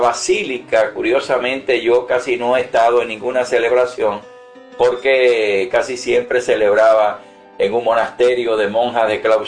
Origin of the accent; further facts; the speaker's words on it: Camagüey, Cuba; yo soy de Camagüey. Camagüey era una de las ciudades más tradicionales tradicionalistas que había en Cuba en cuanto a la religión.